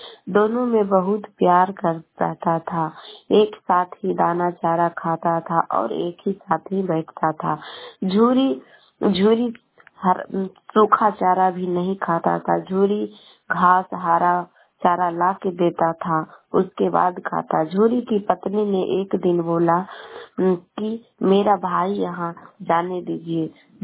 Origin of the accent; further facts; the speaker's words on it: Bihar, India; मैं गुवासा शेखपुरा से बोल रही, पटना जिला के रहने वाले हूँ।